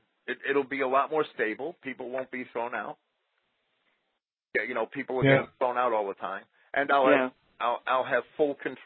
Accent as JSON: {"language": "English", "town": "Jersey City", "region": "New Jersey", "country": "United States", "tie": "born or raised there", "said": "But not actually where I grew up in Jersey City, there's a lot of old Dutch names."}